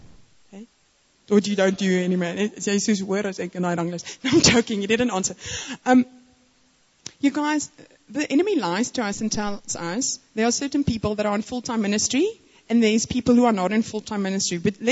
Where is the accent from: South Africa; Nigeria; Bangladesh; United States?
South Africa; And he's like, South Africa. And I was like, Exemos, I could see, because he's such a gentleman, and I thought, you must be from my country.